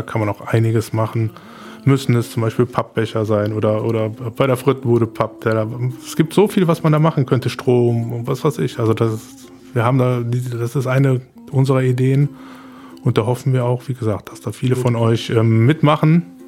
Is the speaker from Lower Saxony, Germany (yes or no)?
no; Morschenich, North Rhine-Westphalia, Germany; ich komme aus Morschenich, einen Riesenwald